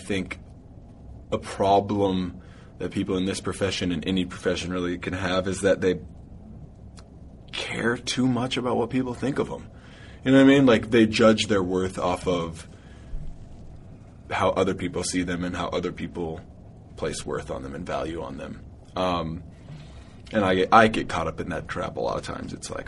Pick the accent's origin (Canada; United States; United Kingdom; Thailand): United States; Montana; Bet if I said I was from Alaska, people would be less surprised and less caught off guard than if I say I'm from Montana, judging from the reactions I've gotten my whole life.